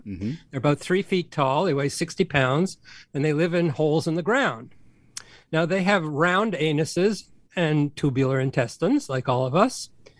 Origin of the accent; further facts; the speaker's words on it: Canada; I want to first say bonjour Montréal because I'm Canadian.